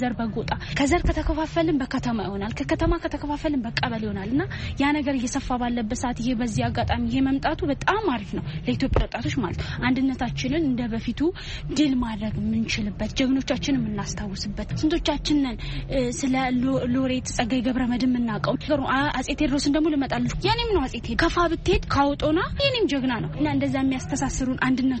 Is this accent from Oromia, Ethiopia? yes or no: yes; Asella, Oromia, Ethiopia; ከአርሲ አሰላ ነው የመጣሁት።